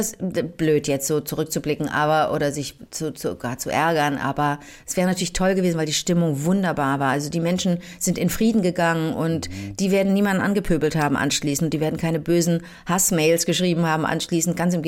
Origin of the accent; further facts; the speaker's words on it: Bulgaria; Ich bin selber auch aus dem Hause Bulgari. Ich komme selber aus Bulgarien.